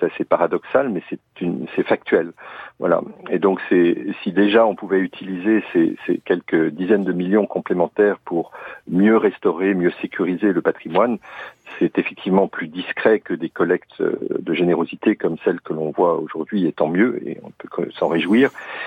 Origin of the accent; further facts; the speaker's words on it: Grand Est, France; Je suis lorrain